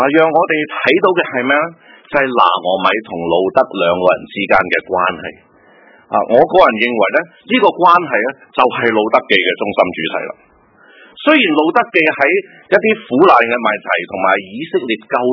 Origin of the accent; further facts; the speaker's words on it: Guangdong, China; 我哋广东人咧就特别系多层次嘅搞关系呢样嘢啊